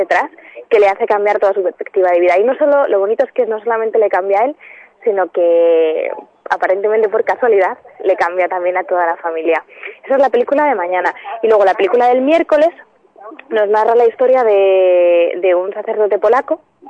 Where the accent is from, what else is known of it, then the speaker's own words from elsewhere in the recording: Spain; somos españoles y nos caracterizamos por pensar los planes siempre en el último momento